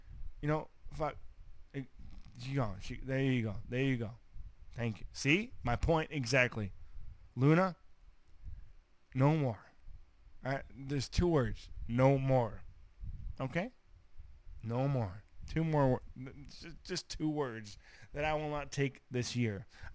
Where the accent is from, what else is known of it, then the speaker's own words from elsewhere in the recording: Canada; I'm just Canadian. We have a fake fucking army. We eat poutine and fucking watch hockey.